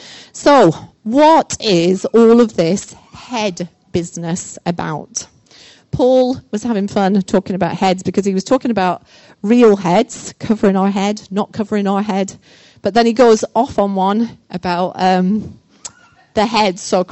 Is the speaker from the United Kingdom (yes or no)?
yes; United Kingdom; and I'm British, then sometimes American people can say something